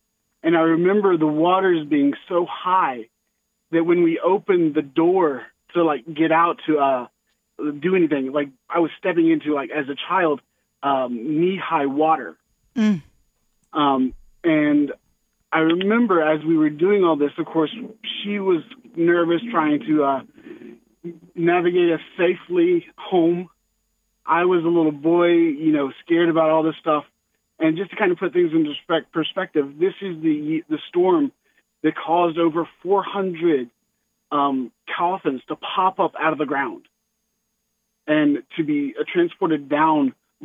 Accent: Georgia, United States; my stepmother and I were actually traveling from my hometown in Ben Hill County

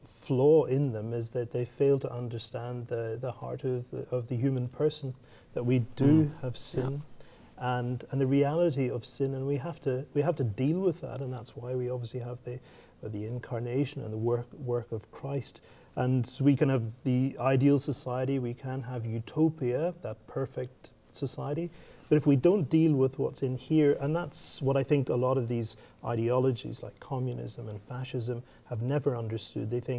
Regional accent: Ireland; So obviously I'm from Ireland, and that's the European context.

